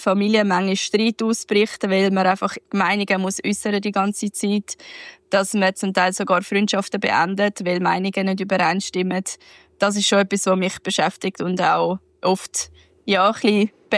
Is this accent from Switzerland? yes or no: yes; Switzerland